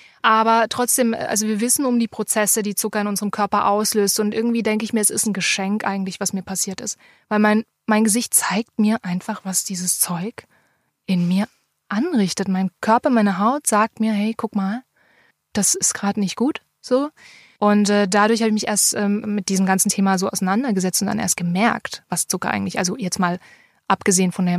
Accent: Baden-Württemberg, Germany; Also aus dem Badischen, wo ich herkomme, sagt man wunderfitzig.

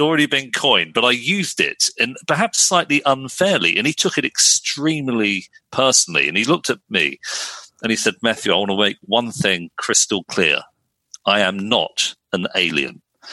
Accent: United Kingdom; I'm mixed race, I'm half Pakistani, half Welsh, it's quite an unusual combination. But the fact that I'm mixed race and grew up in 1980s UK with those experiences

